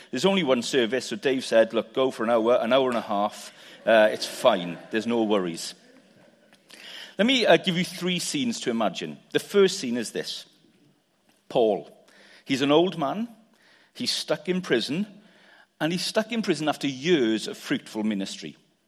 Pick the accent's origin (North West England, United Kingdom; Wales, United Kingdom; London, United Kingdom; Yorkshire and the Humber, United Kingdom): Wales, United Kingdom; Abergavenny; also born or lived in Cardiff; I'm from Abergavenny, and I used to live in Cardiff.